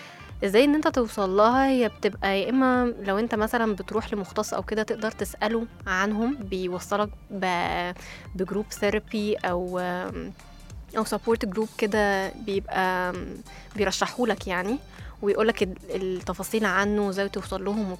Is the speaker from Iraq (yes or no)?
no; Egypt; الاكتئاب اللي زاد بشكل كبير قوي عندنا في مصر